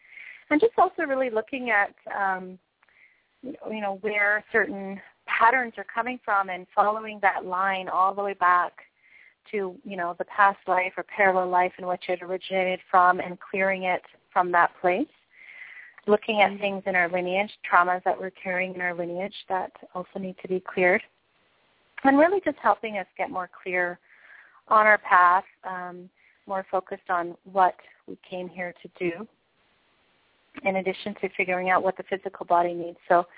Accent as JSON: {"language": "English", "town": "Vancouver", "region": "British Columbia", "country": "Canada", "tie": "born or raised there", "lives_now": "Toronto, Canada", "said": "being in Toronto, it's actually been a heavy experience from growing up in Vancouver, relatively speaking."}